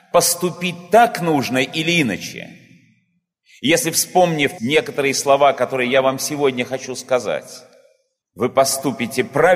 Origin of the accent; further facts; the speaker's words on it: Saint Petersburg, Russia; я выступаю впервые именно в Санкт-Петербурге, в своем родном городе.